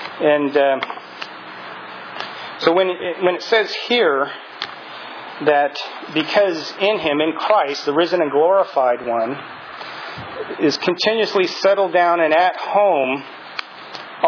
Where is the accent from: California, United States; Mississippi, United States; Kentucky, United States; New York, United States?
California, United States; But I think back when I was a kid, and so I grew up in the Bay Area, you know